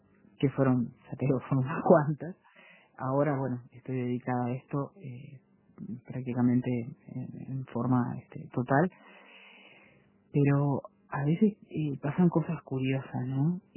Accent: Uruguay; esas cosas son las características de que nos hacen a nosotros como ser uruguayos

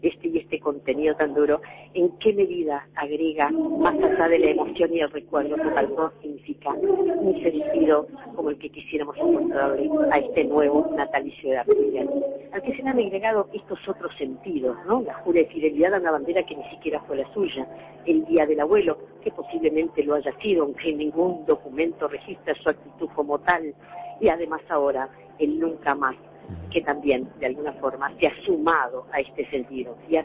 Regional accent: Uruguay; lo que hoy somos como uruguayos

